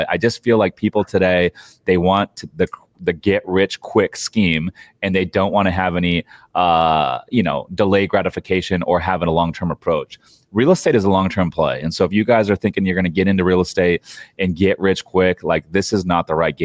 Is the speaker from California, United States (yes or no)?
yes; San Clemente, California, United States; It's in a great market, San Clemente, California, my hometown, and it's got ocean views.